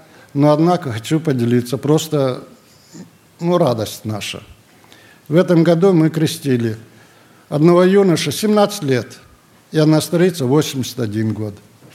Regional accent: Baidaevka, Kemerovo Oblast, Russia; А в 57-м году уже в Осинниках мы так объединились. Я из Байдаевки был, там осинниковские, которые были исключены из списков.

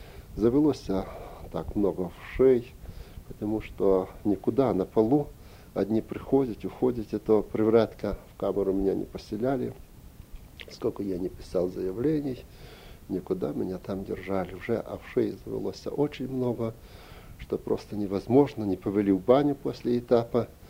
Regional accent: Ukraine; Я ему сказал, что я сам с Украины, так.

